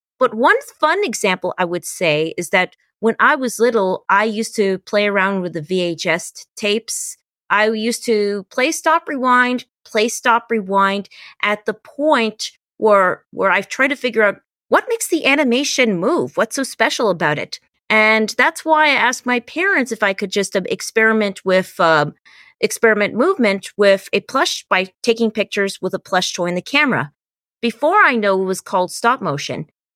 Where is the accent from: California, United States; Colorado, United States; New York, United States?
California, United States; Sherman Oaks; born there; Well, just to let you know that I was born in Sherman Oaks, California on January 9th, 1995